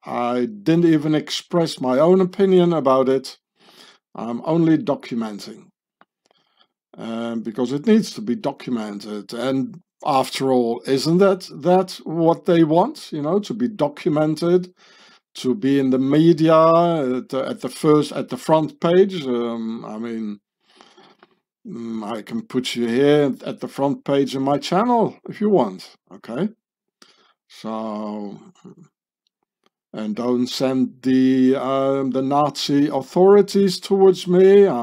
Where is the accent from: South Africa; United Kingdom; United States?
South Africa; My Irish accent sort of comes better than the American accent, right? Not bad for a South African.